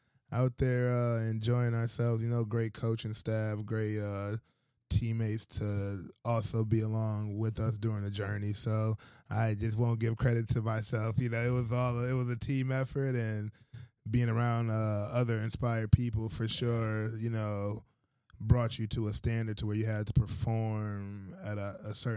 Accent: Redford, Michigan, United States; I'm from Redford, Michigan. I went to high school in Dearborn Divine Child.

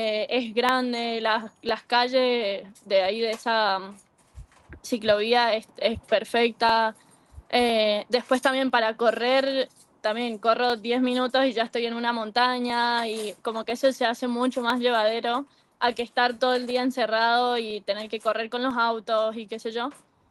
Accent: Mendoza, Argentina; now in Tucson, United States; todo el mundo que le digo que soy de Mendoza es lo primero que me dicen.

